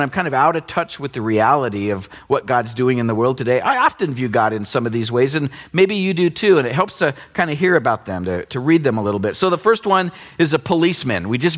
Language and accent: English; Oregon, United States; And when I grew up in Oregon, so for me, nice weather is anything.